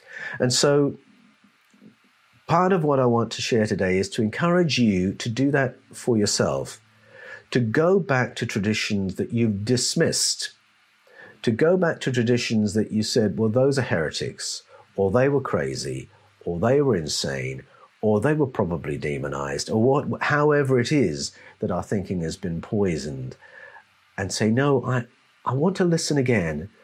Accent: United Kingdom; if I talk about growing up in Britain

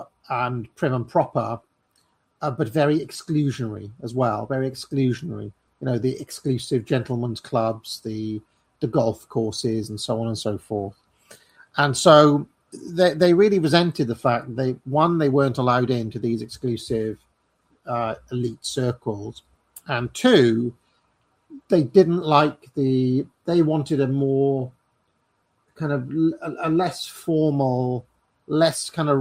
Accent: Wales, United Kingdom; growing up in Wales, the Welsh, I think, are quite warm people as well.

